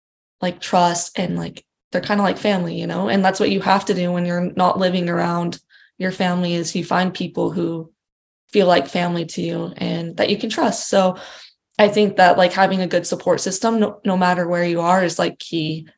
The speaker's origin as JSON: {"language": "English", "region": "Utah", "country": "United States", "said": "I played college soccer in Utah for a reason, and that's because I'm like from there and I wanted"}